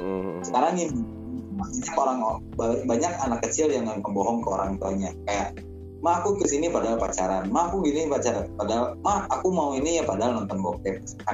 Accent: Bandung, West Java, Indonesia; apalagi di kota gue kan, disebutnya metropolitan lah ya, udah jadi metropolitan lah ya, di Bandung.

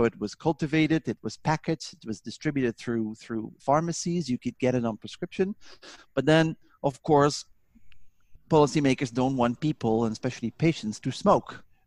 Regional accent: Netherlands; In English, and I am from Holland, the Netherlands.

